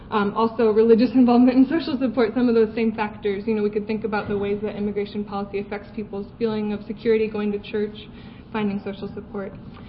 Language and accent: English; Iowa, United States; So I'll be looking at this topic by looking at an event in my home state, Iowa, as kind of a natural experiment